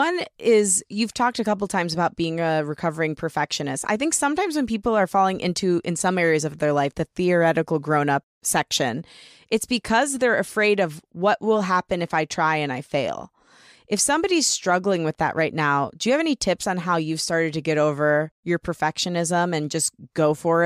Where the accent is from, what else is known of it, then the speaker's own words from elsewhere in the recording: Michigan, United States; I grew up in the Midwest. In Michigan, we say aunt